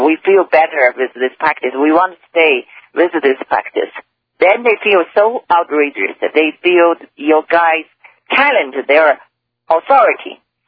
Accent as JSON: {"language": "English", "region": "Jilin", "country": "China", "tie": "born or raised there", "second_language": "English", "said": "One of the camps in my hometown province is in Jilin province, northeast China."}